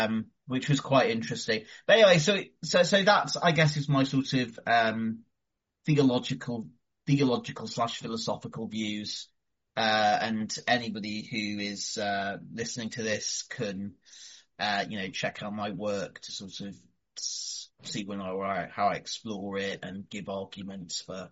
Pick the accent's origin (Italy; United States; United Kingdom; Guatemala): United Kingdom; but I'm British and I, you know, I don't think Britain could.